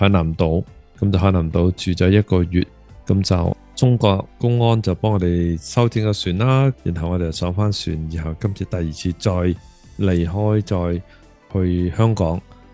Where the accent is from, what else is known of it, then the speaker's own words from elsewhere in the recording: Vietnam; also born or lived in Hong Kong; now in Toronto, Canada; 我们是越南的难民第一批来了多伦多了，当时是79年8月我就来了多伦多。